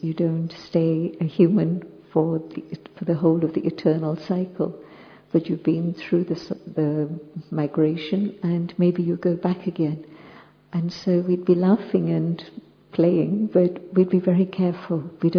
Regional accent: Pune, Maharashtra, India; born there; I was born in Pune, very soon after partition.

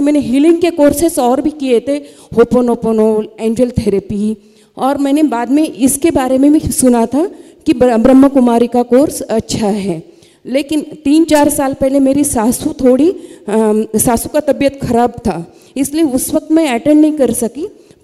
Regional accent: Pusad, Maharashtra, India; From Pusad, Yavatmal जिल्हा महाराष्ट्र से।

